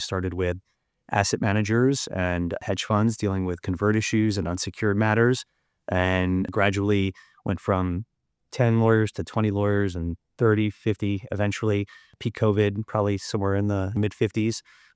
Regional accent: Long Island, New York, United States; I grew up in Long Island. I went to a very large public high school

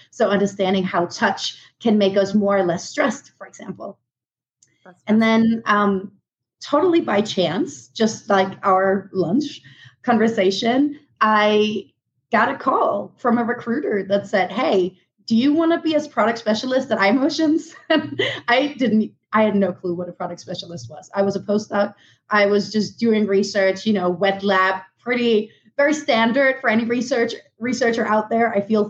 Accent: Denmark; English is a second language; moved away as an adult; now in United States; I'm originally from Denmark. Moved over to the U.S. around 10 years ago

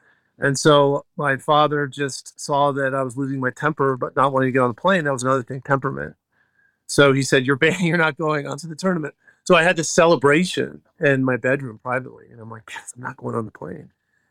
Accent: Florida, United States; So I grew up down in South Florida.

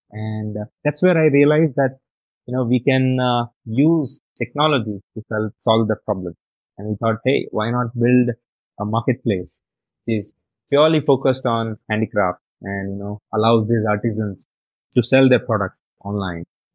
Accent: Mumbai, Maharashtra, India; moved away as an adult; I'm from Mumbai, India.

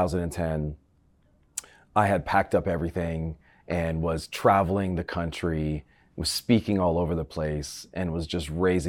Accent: Canada; And my van, I'm from Canada, I'm used to the snow.

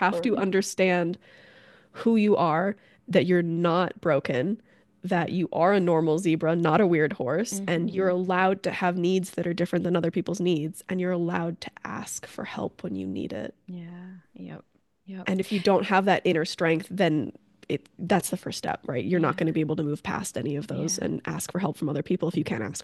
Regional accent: Canada; I'm from Canada and I speak both English and French

